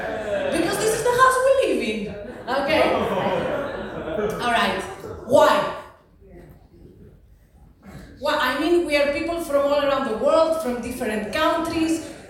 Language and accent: English; Greece; English is a second language; I'm from Greece. You know Greece, this shitty economic situation in the past a million years.